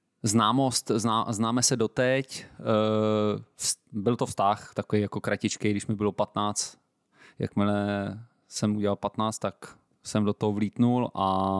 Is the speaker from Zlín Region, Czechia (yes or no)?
no; Prague, Czechia; Takže jsem z Prahy, 35